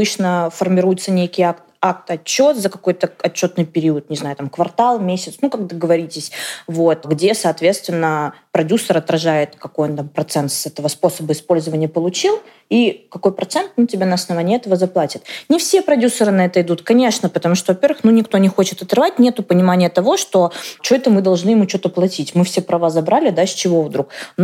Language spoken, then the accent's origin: Russian; Saint Petersburg, Russia; Я сама из Санкт-Петербурга.